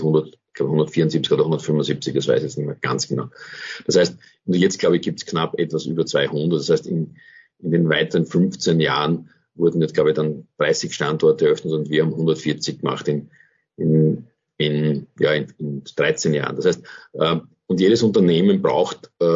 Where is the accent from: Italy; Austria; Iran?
Austria; Kirchberg, Styria; Also ja, ich bin in Kirchberg aufgewachsen und in Gleisdorf dann ins Gymnasium gegangen und habe dann in Graz Rechtswissenschaften studiert.